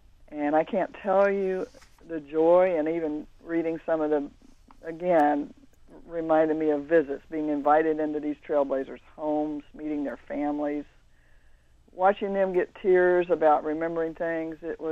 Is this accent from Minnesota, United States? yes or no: no; Pasco County, Florida, United States; I was born in Tampa. Actually, grew up in Pasco County. My family raised oranges, and my grandfather was an immigrant.